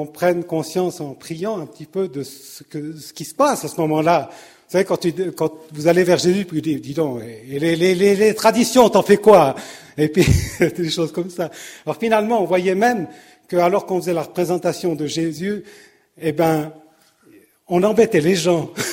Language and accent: French; Geneva, Switzerland; born there; je suis né à Genève. J'ai fait le site d'orientation de Pinchat au sud de Carouge. Et j'ai fait l'école d'horticulture. La meilleure. Ça c'est autre chose. Mais je suis dans le Nord Vaudois.